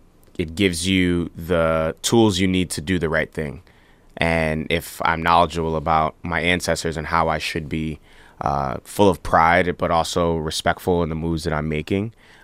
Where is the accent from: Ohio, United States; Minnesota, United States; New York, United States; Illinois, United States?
New York, United States; Bronx; which is easy to do, you know, growing up in New York City, South Bronx especially.